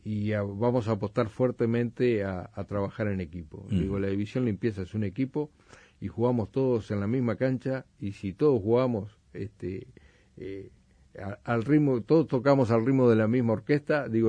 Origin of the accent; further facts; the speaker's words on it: Mercedes, Soriano, Uruguay; yo tuve la suerte de criarme en Mercedes